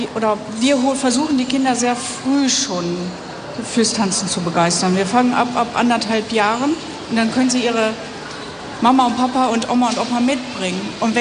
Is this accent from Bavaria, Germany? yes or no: no; Hagen, North Rhine-Westphalia, Germany; Das liegt aber auch daran, weil ich eigentlich nicht aus Hamm komme. Ich komme aus Hagen.